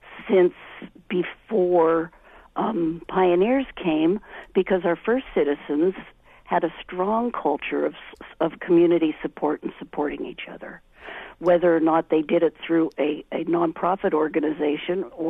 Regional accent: Oregon, United States; I'm glad I grew up in the Illinois Valley, so I am a Jefferson resident in my heart at all times.

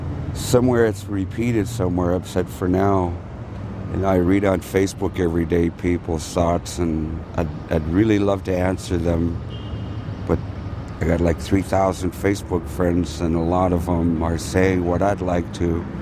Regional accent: Seattle, Washington, United States; because I grew up in Seattle here, and I've seen and heard this a lot of shootings and nothing's done.

